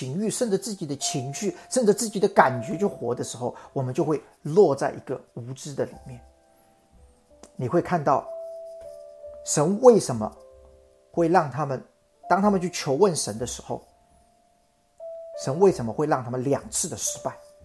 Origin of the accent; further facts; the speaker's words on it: China; 我们中国人有一句古话叫兼听则明，偏听则暗